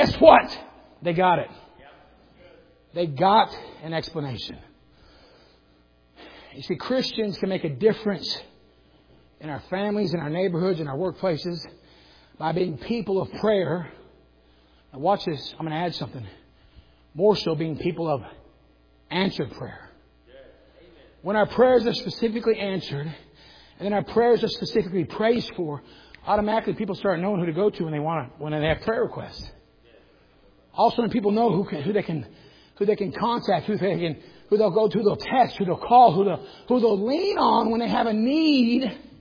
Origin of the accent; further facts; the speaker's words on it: Florida, United States; born there; I was born in Florida. My dad was born in Florida.